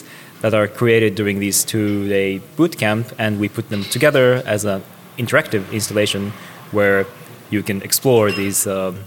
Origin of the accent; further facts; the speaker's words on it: Japan; now in Estonia; I'm originally from Japan, based in Estonia.